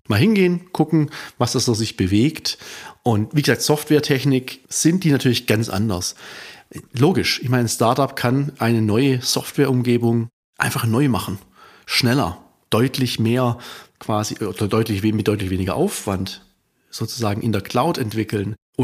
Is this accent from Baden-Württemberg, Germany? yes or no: yes; Baden-Württemberg, Germany; als Schwabe